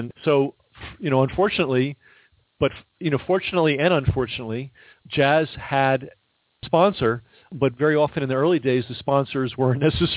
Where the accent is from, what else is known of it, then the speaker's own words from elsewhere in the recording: Ireland; though being an Irishman myself, I kind of lean towards the Gaelic origin.